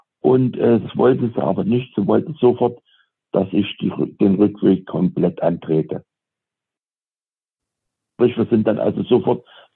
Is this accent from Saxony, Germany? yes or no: yes; Saxony, Germany; weil sie ja auch aus meiner Heimat stammt, aus Sachsen